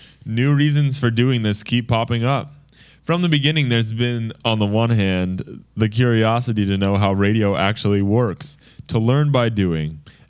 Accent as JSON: {"language": "English", "town": "Philadelphia", "region": "Pennsylvania", "country": "United States", "tie": "born or raised there", "said": "I grew up in Philadelphia at a time when it seemed like there was a different free radio station on every block"}